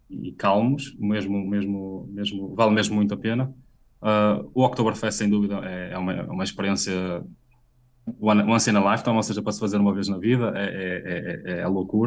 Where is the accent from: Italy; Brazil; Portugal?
Portugal; sendo português, tem aquela sangue quente, não é?